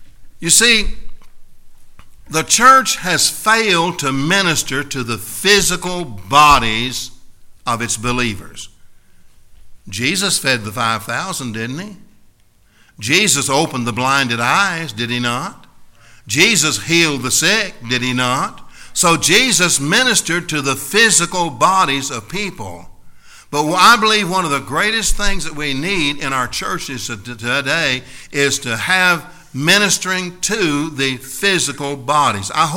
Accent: Nelson Creek, Kentucky, United States; But I was born and raised in Nelson Creek, Kentucky.

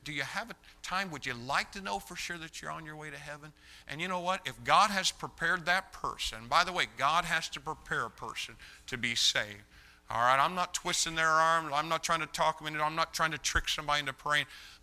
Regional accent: Brazil, Indiana, United States; also born or lived in Greencastle; when I was a five-year-old boy, we moved from Greencastle to Brazil, Indiana.

